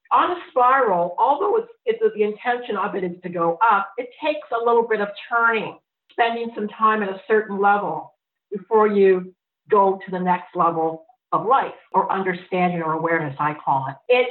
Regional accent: Ontario, Canada; I came from Ontario, but the feeling is the same, the feeling of being an alien.

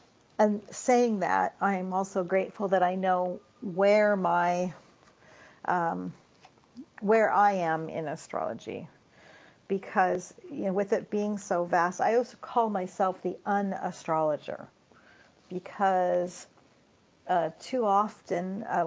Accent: Vancouver, British Columbia, Canada; there was a Rose Marcus, who's from my hometown of Vancouver, BC

